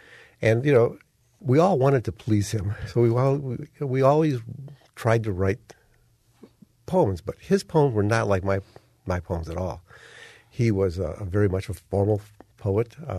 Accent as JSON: {"language": "English", "town": "Detroit", "region": "Michigan", "country": "United States", "lives_now": "Ann Arbor, United States", "said": "And you got it. I'm from Detroit. What of it? Yeah, that's the answer. However, I must admit, I've been in Ann Arbor for 26 years now"}